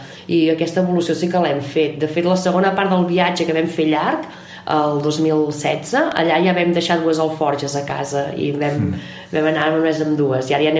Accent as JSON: {"language": "Catalan", "region": "Catalonia", "country": "Spain", "said": "al Berguedà, d'on som nosaltres"}